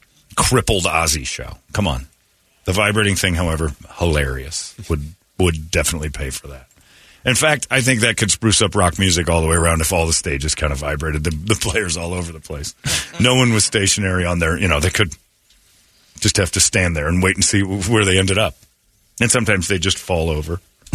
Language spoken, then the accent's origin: English; Philadelphia, Pennsylvania, United States; Because I'm from Philly. It's a Philly thing.